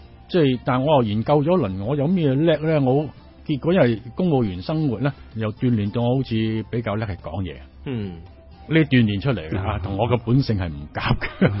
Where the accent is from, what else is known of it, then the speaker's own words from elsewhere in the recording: Chaozhou, Guangdong, China; 我係潮州人，咁我同啲潮州鄉親就建立下啲關係